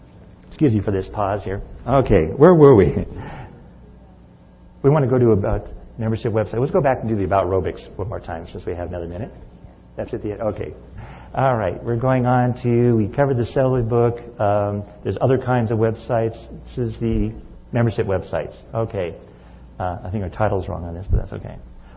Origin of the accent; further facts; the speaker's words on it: Missouri, United States; I'm a big storyteller. I'm from Missouri.